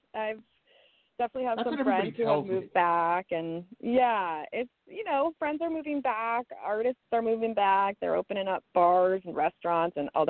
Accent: Bloomfield Hills, Michigan, United States; Well, I'm from, northwest of Detroit. I'm from Bloomfield Hills. Kind of the border of Bloomfield Hills.

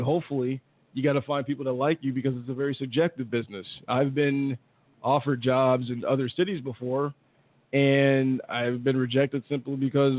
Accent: Nashville, Tennessee, United States; now in Tulsa, United States; Nashville.

